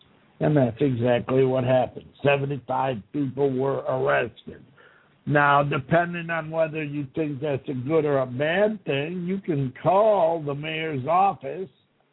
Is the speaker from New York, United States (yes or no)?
yes; Buffalo, New York, United States; ending in my hometown, Buffalo, New York.